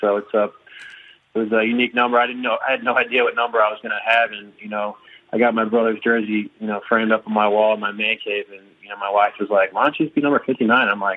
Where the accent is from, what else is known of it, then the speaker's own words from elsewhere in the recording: St. Louis, Missouri, United States; now in Tampa, United States; Well, I'm from St. Louis, so the Rams, you know, broke my heart leaving